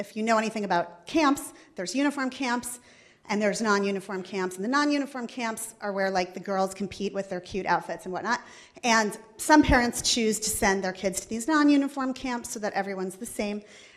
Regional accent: Brooklyn, New York, United States; So growing up in Brooklyn, we lived in the Midwood section of Brooklyn, which is a very Jewish section of Brooklyn, like besides Crown Heights, which is all the Hasidic.

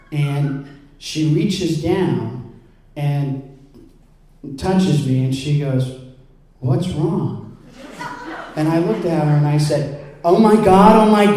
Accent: Boston, Massachusetts, United States; because she's from New York and I'm from Boston originally, and we meet in Newport.

